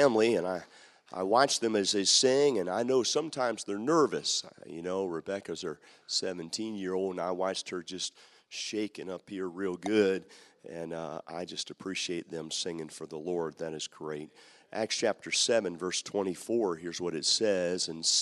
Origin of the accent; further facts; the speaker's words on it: Maryland, United States; I have a friend of mine, of course, I was born and raised in Maryland